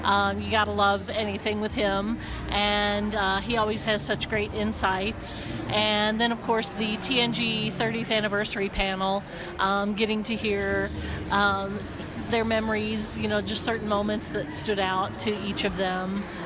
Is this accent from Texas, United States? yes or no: no; Louisville, Kentucky, United States; I'm here from Louisville, Kentucky.